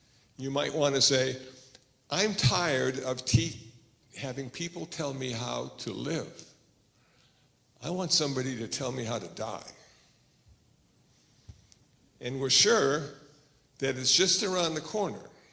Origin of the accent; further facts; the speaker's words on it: Iowa, United States; born there; And I was born in Iowa, and everybody in Iowa had a soul.